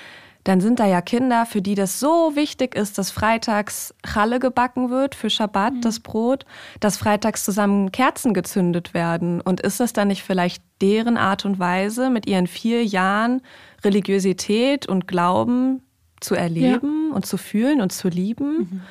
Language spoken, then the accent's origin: German; Hanover, Lower Saxony, Germany; mit dem Judentum aufgewachsen. Ich komme aus Hannover ursprünglich und bin dort von meiner Mutter immer mitgenommen worden in die liberale Gemeinde.